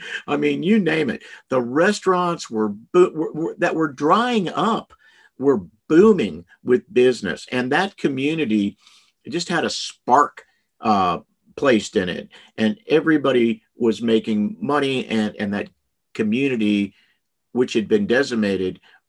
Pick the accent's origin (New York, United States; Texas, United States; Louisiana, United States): Texas, United States; So we come from Texas and we can remember what happened to Texas the last time we went through this in the Obama administration